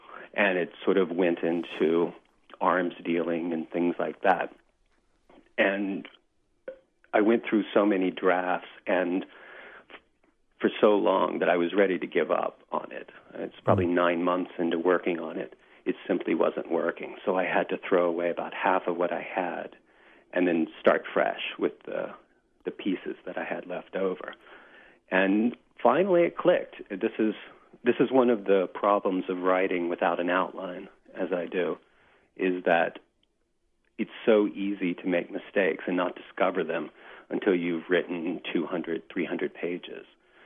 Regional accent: United States; but not so much take offense as to feel like I've given the culture short shrift because I'm an American.

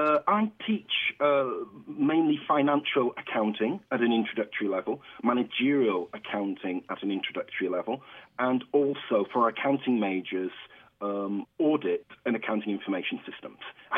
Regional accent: United Kingdom; why does he have that odd accent? I'm actually from the United Kingdom. I'm a black British professor from the United Kingdom.

